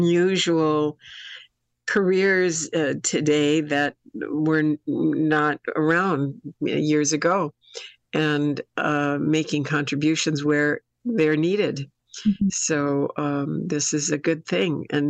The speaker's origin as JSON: {"language": "English", "region": "North Woods", "country": "United States", "tie": "born or raised there", "said": "Well, when I was growing up in the North Woods, there were so many camps in the North Woods where I was."}